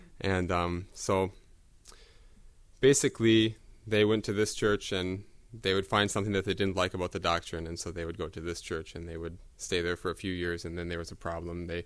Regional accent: Minnesota, United States; So like she said … I'm from Minnesota.

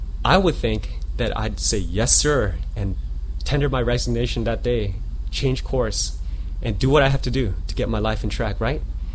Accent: Maryland, United States; I'm from Maryland

